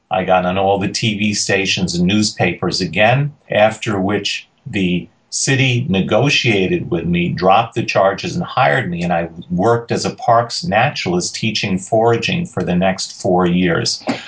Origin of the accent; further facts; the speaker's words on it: New York City, New York, United States; I grew up in Queens in New York City.